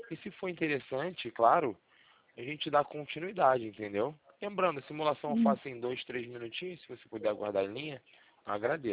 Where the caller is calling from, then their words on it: Rio de Janeiro, Brazil; eu falo do centro do Rio de Janeiro